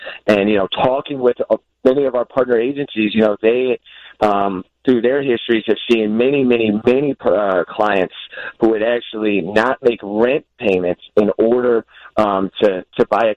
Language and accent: English; St. Louis, Missouri, United States; I'm not specifically from the Chicago area. I'm from St. Louis, so still the Midwest.